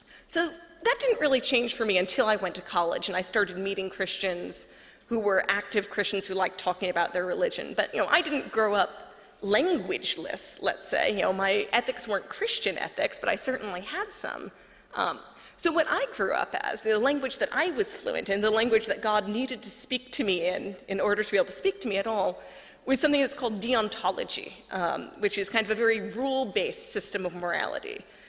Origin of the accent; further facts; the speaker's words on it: Long Island, New York, United States; I grew up in America, in New York, on Long Island.